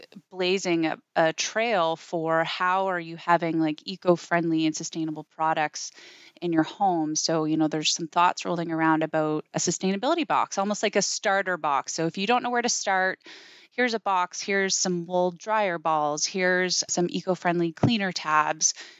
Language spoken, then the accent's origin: English; Bible Hill, Nova Scotia, Canada; You know, I think it was just an incredible place to grow up.